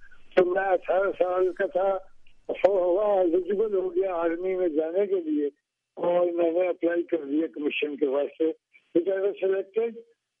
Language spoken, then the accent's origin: Hindi; Amritsar, Punjab, India; born there; मैं 1926 में अमृतसर में पैदा हुआ. अमृतसर जो अब मशरकी पंजाब जो इंडिया का पंजाब है तो वहाँ पैदा हुआ 1926 में.